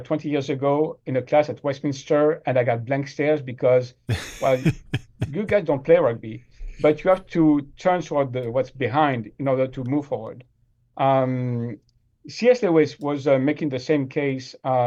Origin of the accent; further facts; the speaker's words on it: France; accent: French; English is a second language; my pronunciation, my French accent, you know, hopefully I can be understood.